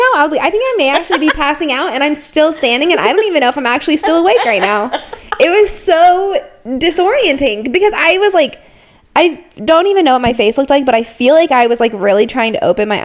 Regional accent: Arkansas, United States; I went to the local Mexican restaurant in my pajamas because I'm from Arkansas. That's how I was raised.

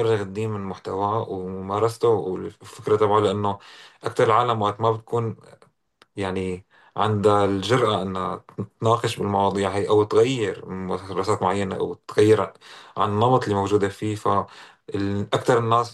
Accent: Syria; شو أكثر التحديات اللي نحن كمجتمع سوري لازم نركز عليها

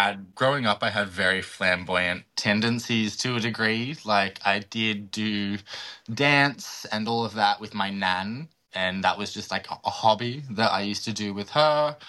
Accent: Tweed, Ontario, Canada; Growing up in Tweed was very conservative

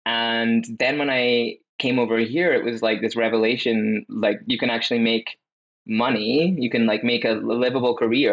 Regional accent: Scotland, United Kingdom; now in United States; something that's funny for me as a Scot in America

